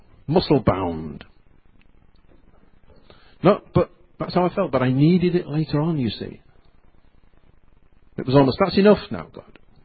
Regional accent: England, United Kingdom; I'm quiet about me. You know, I'm a reserved guy. I'm English.

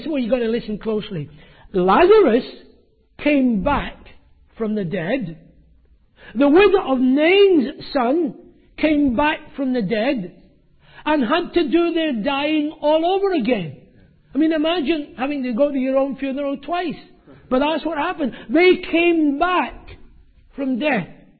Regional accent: Scotland, United Kingdom; accent: Scottish; or perhaps it was my Scottish accent

